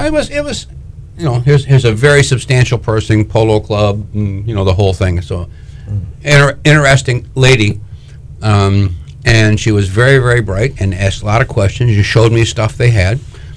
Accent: Michigan, United States; I'm born and raised in Michigan, like you're in New York.

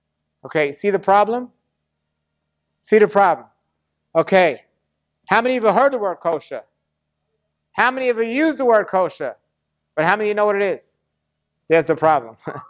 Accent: New York, United States; even though I'm from New York, it's not going to come out that way.

